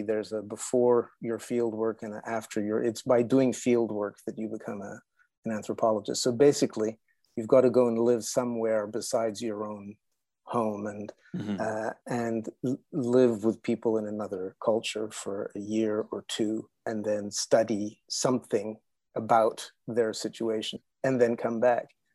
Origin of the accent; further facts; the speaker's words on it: Canada; born there; I was born in Canada. I'm a kind of a northern guy.